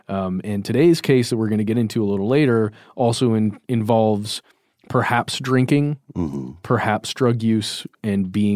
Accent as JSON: {"language": "English", "region": "Georgia", "country": "United States", "tie": "born or raised there", "said": "I grew up near Lake Lanier, which is a fairly large man-made lake here in Georgia."}